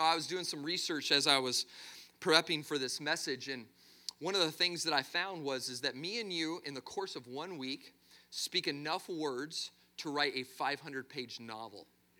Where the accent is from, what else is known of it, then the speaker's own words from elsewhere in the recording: Arizona, United States; Now, growing up, I grew up in Arizona, and Arizona, we breed a special type of redneck.